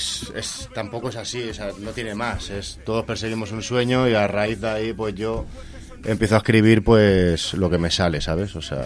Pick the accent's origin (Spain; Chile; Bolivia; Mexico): Spain; Castelldefels, Catalonia; con dos colegas ahí de mi pueblo, que vivo en Castelldefels, a 17 kilómetros de Barcelona, en la costa.